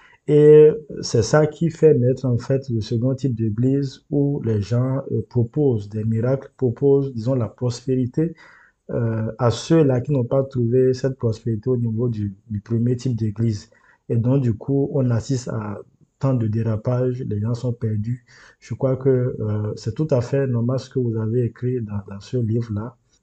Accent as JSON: {"language": "French", "country": "Benin", "said": "je leur dis que je suis béninois"}